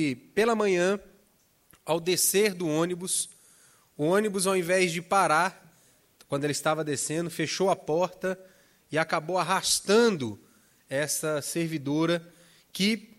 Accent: Taguatinga, Federal District, Brazil; also born or lived in Paraná; Eu nasci no estado do Paraná, mas cresci em Taguatinga, me formei no meu primeiro grau numa escola em Taguatinga

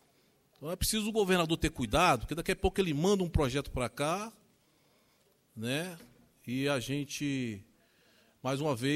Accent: Brasília, Federal District, Brazil; Eu, como cidadão, como brasiliense

